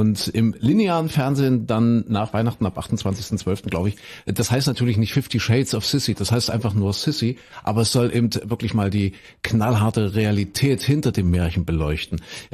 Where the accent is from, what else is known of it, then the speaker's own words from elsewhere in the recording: Köthen, Saxony-Anhalt, Germany; ich bin ja in Kuhköthen in Sachsen-Anhalt groß geworden und wir hatten Westfernsehen